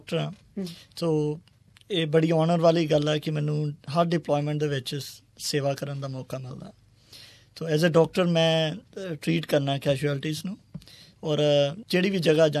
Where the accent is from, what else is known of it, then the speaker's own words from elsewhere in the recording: Punjab, India; ਇੱਕ ਪੰਜਾਬੀ ਹੋਣ ਦੇ ਨਾਤੇ ਉਹਨਾਂ ਦਾ ਜੋ ਰਿਗਾਰਡ ਹੈ ਸਾਡੇ ਬਾਰੇ